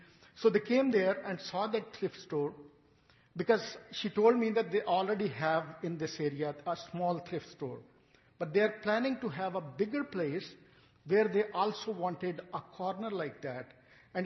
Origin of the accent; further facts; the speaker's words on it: Pakistan; I'm from Pakistan.